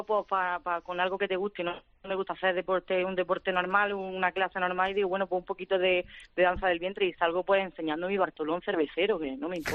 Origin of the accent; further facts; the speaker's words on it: Asturias, Spain; Soy asturiana.